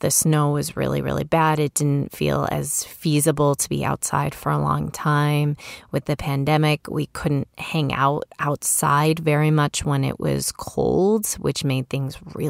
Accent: Chicago, Illinois, United States; also born or lived in Honolulu, United States; I'm from Illinois. Actually, I should back up and say that I was born in Hawaii. My father was stationed in the military there in Honolulu, and I lived there for the first 2.5 years of my life. And then we moved back to Chicago, where my family is from.

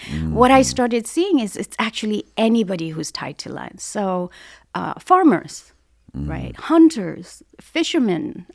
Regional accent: the Himalayas, India; I'm from the Bhutia community in the Himalayas. We as, we're a scheduled tribe and we have very strong connection to the land and waters.

